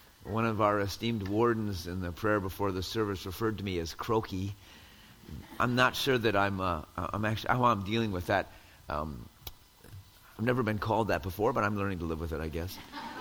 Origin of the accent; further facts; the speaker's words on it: Wisconsin, United States; it was a real privilege to be back in my home state of Wisconsin and spend some time with my mom.